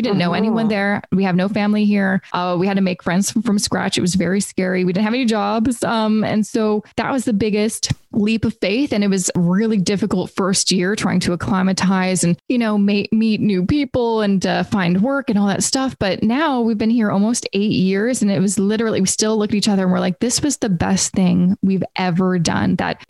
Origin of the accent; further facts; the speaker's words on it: Vancouver, British Columbia, Canada; I'm originally from Vancouver. I was there for 3 years.